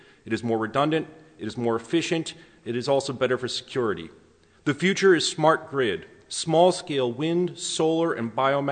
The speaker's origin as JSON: {"language": "English", "region": "Massachusetts", "country": "United States", "said": "I am from Massachusetts. My parents brought me to New Hampshire annually. I returned to New Hampshire annually, and now I bring my children to New Hampshire."}